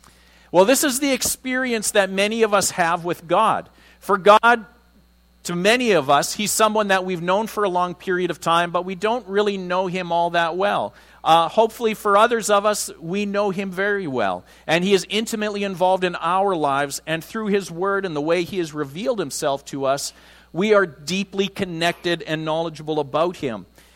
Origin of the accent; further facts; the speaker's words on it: Saskatchewan, Canada; maybe it's because I grew up in Saskatchewan.